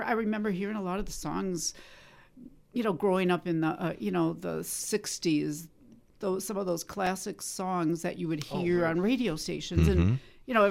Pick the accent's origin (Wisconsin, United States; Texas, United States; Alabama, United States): Wisconsin, United States; Wisconsin Rapids; I am from Wisconsin Rapids.